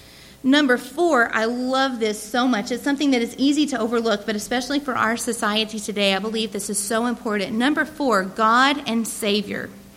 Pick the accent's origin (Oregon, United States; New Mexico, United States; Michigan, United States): New Mexico, United States; I am from New Mexico. I do live in the desert.